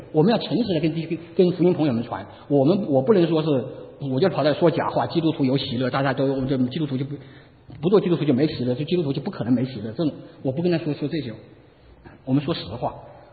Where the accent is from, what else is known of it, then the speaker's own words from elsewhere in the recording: Wuhan, Hubei, China; 我当时我刚说了我是武汉来的，我在武昌的一条街上走